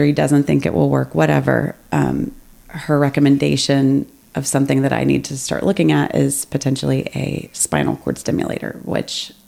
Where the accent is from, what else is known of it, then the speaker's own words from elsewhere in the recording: the South, United States; And I come from the South.